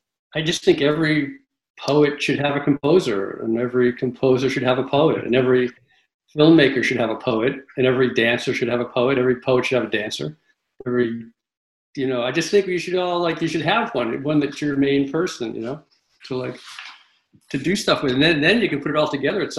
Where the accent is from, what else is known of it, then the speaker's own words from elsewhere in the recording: Massachusetts, United States; I grew up in Massachusetts in a town on the coast, a very beautiful town.